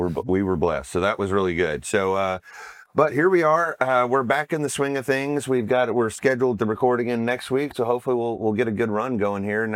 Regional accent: Argyle, Texas, United States; also born or lived in Dallas; I was born in Dallas, but I grew up in Argyle.

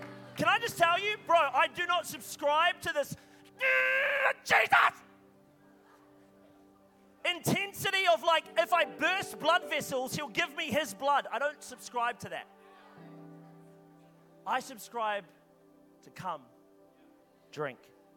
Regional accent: Scotland, United Kingdom; Like, you got to understand, I'm Scottish.

